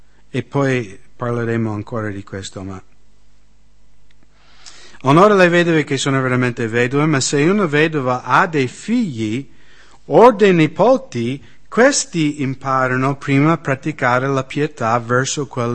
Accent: United States; Io non sono d'accordo che purtroppo nel mio paese c'è troppo facilmente l'usanza di gettare gli anziani nella casa di riposo negli Stati Uniti.

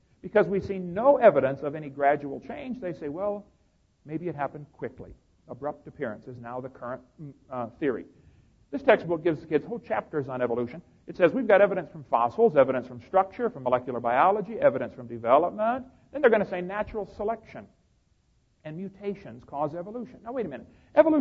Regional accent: Illinois, United States

